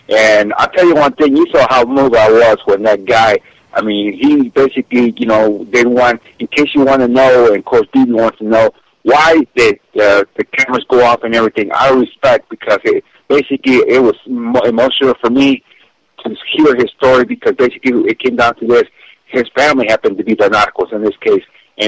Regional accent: Guerrero, Mexico; And it wasn't just because he's from my home state of Guerrero.

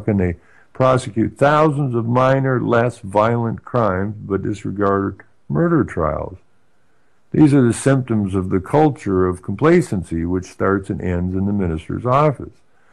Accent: Ontario, Canada; Well, I'm from the Ottawa Valley originally.

